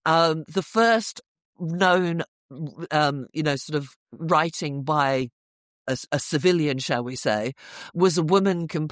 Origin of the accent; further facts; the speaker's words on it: Camberley, South East England, United Kingdom; also born or lived in Liverpool; then my dad got a new job down south, and we moved to Camberley in Surrey.